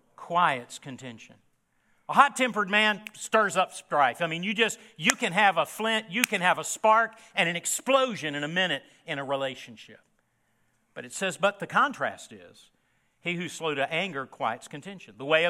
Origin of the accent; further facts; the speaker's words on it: Memphis, Tennessee, United States; I grew up in Memphis, Tennessee. Not a good admission right now with a lot of tragedies going on in that city.